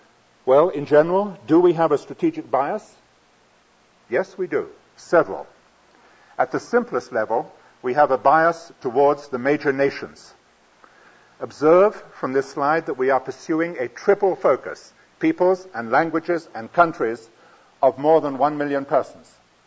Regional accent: United Kingdom; I am British, I speak in English, and let's say I minister in England

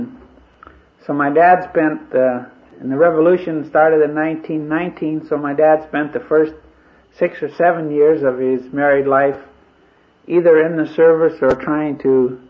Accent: Omsk, Omsk Oblast, Russia; born there; English is a second language; moved away; As most of you know, I was born in Russia, in Omsk, Siberia.

